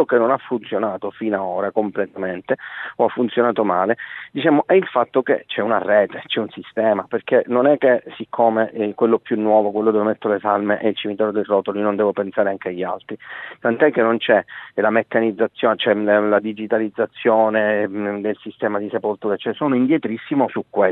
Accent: Palermo, Sicily, Italy; io qua ti dico da palermitano

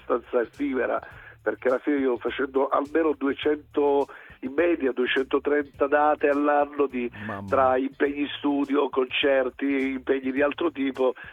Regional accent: Sicily, Italy; io sono ovviamente, come tanti sanno, sono della East Coast, non sono della West Coast, della Sicilia

